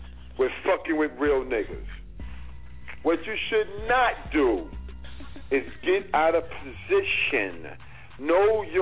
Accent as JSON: {"language": "English", "town": "Brooklyn", "region": "New York", "country": "United States", "said": "I'm from Brooklyn, baby."}